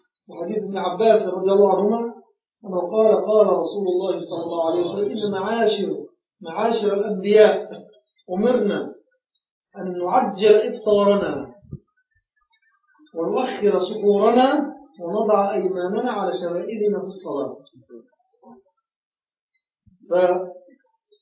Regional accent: Egypt; عندنا في مصر ما يسمى ندفع الإمساك

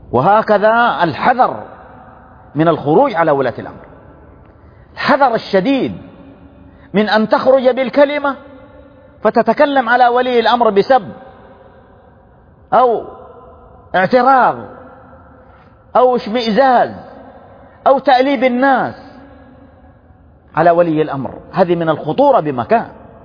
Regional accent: Saudi Arabia; بلدنا المملكة العربية السعودية

